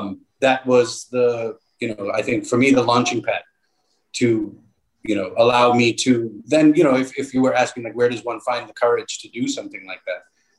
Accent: New York, United States; even though I grew up in New York and Long Island, my parents kept us on a steady diet of Lavani music and a lot of Marathi old films

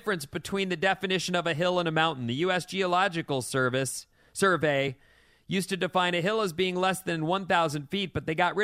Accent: Irvine, California, United States; When I grew up in Irvine, California, I lived in a housing tract called The Colony.

